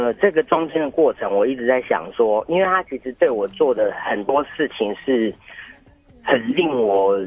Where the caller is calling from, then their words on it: Taoyuan, Taiwan; 我是桃园的